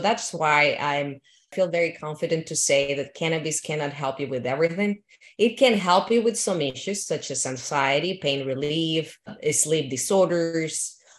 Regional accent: Guadalajara, Jalisco, Mexico; So from my origins and my background, I'm from Guadalajara, Mexico.

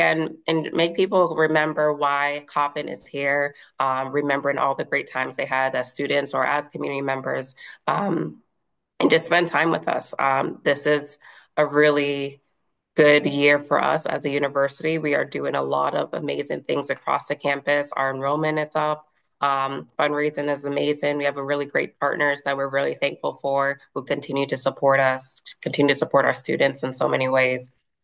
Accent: Boston, Massachusetts, United States; I am from Boston.

